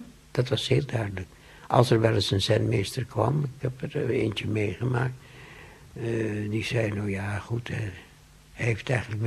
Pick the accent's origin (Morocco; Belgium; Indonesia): Indonesia; toen ik nog klein was op de plantage in Indonesië